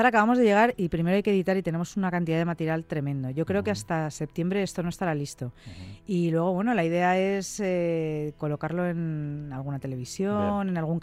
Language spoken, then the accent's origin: Spanish; Spain; yo que sigo siendo la única española que ha dado la vuelta al mundo en moto